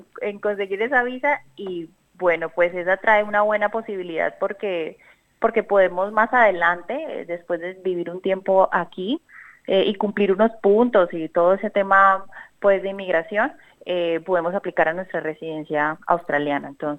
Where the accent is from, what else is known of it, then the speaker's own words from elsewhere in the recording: Colombia; Yo soy periodista de Colombia, decidimos hacer este gran cambio de vida